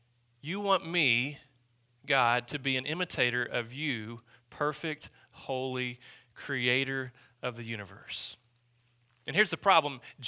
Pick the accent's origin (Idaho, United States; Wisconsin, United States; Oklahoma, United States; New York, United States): Oklahoma, United States; Choctaw; Now, I grew up in Choctaw, and let me tell you, Choctaw was not known for their tennis players, okay? It was not really a tennis town.